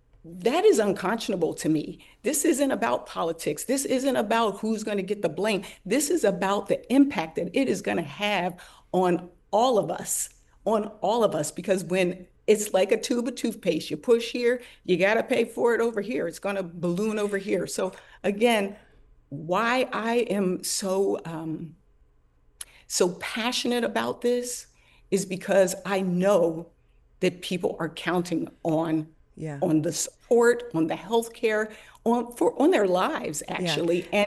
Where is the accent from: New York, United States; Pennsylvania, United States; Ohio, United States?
Pennsylvania, United States; Philadelphia; born there; Well, you know, I was born in Philadelphia.